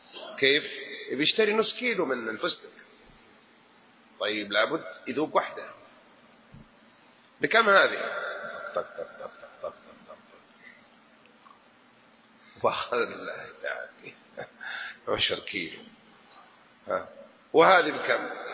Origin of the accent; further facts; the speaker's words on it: Jeddah, Makkah Province, Saudi Arabia; يسمونها بالحجازية عندنا، أنا من أولاد جدة هنا يعني أعرف أشياء الحجازيين كيف يتكلمون